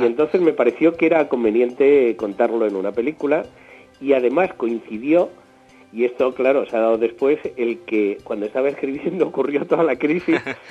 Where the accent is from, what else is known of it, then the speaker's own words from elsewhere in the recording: Switzerland; todas de la zona donde yo me crié en Suiza, que es la zona que linda con Austria y con Alemania, debajo del lago Constanza